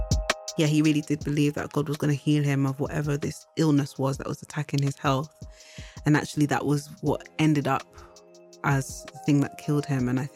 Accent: London, United Kingdom; because growing up in London, when you're from Ghana or any place that isn't in London, it's not easy to always feel like you are another ethnicity.

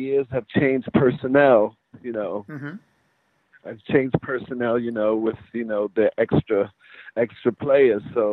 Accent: New York City, New York, United States; You can take the kid out of New York, but you can't take New York out of the kid.

